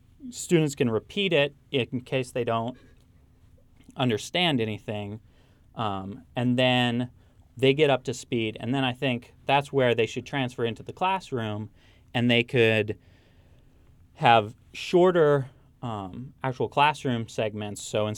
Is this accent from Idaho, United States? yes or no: yes; Sandpoint, Idaho, United States; up where I grew up in Sandpoint